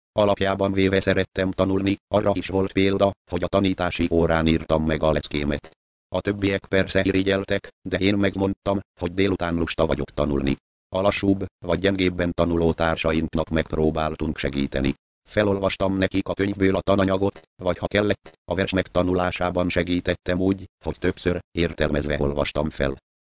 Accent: Debrecen, Hajdú-Bihar, Hungary; born there; Debrecenben születtem, 6,5 hónapra jöttem a világra.

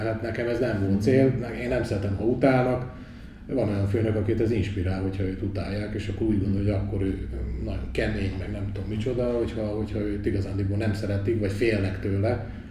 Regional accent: Debrecen, Hajdú-Bihar, Hungary; Hát én debreceni vagyok. Ha véletlenül nem lehetne hallani, akkor mondom, de szerintem lehet hallani.

